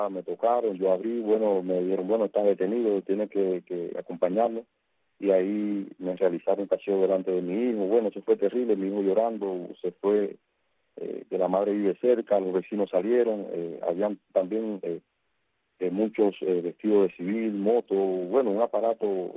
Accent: Cuba; como hijo legítimo de esta tierra, como cubano.

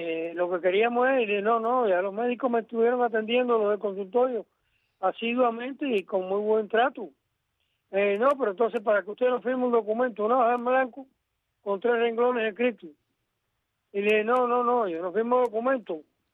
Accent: Cuba; como ciudadano cubano

